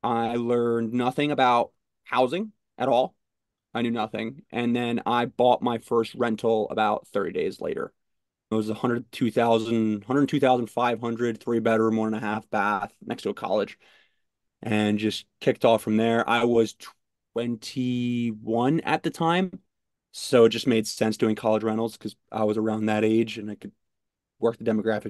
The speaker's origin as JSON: {"language": "English", "region": "New Jersey", "country": "United States", "tie": "born or raised there", "said": "I grew up in New Jersey. I served in the Navy for 6 years out of Virginia Beach"}